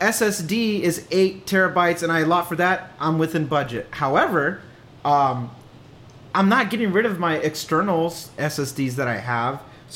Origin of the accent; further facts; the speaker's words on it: California, United States; I'm a Californian. I'm a chill dude.